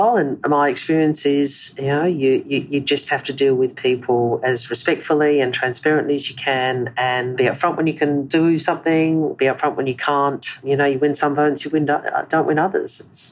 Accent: Adelaide, South Australia, Australia; born or raised there

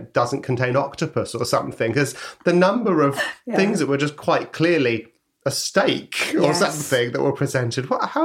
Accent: London, United Kingdom; born or raised there; also born or lived in Brighton

